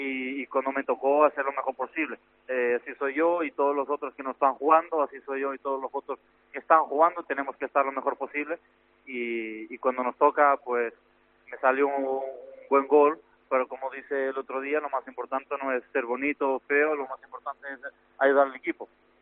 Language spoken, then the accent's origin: Spanish; Lisbon, Portugal; Spanish is a second language; Yo soy justo de la capital, de Lisboa.